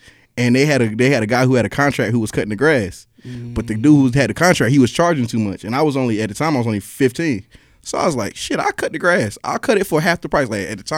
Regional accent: Raleigh, North Carolina, United States; now in Atlanta, United States; I'm from North Carolina originally. I'm from Raleigh. But I mean, I've been in Atlanta since 2003.

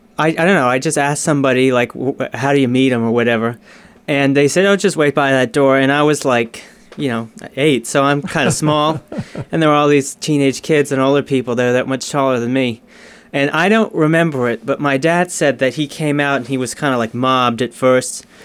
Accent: Portsmouth, Rhode Island, United States; also born or lived in Rennes, France / Paris, France; Yes, I'm from Portsmouth. I grew up in Portsmouth. I went to Portsmouth High School, was in the band and all that, and graduated. And then I ended up doing my studies in Rennes, France, and in Paris also

